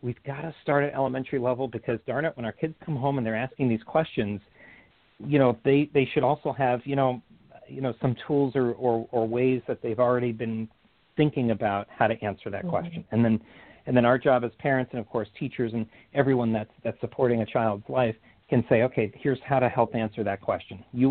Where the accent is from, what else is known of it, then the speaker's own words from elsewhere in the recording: New York, United States; born there; now in Maryland, United States; I was born in New York, but I live in Maryland.